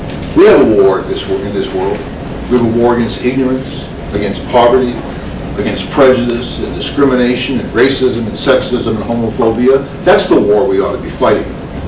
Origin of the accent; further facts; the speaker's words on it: Massachusetts, United States; I grew up in Massachusetts. My folks used to bring us around to all the historical sites from the Revolutionary War.